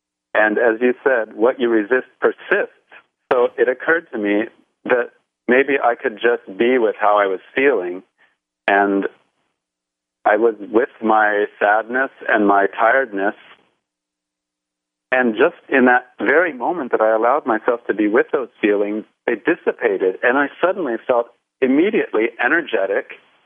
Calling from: New York City, New York, United States; I'm calling from New York City.

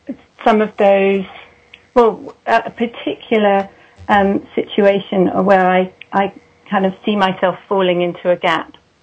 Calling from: Oxford, South East England, United Kingdom; I'm calling from Oxford in England.

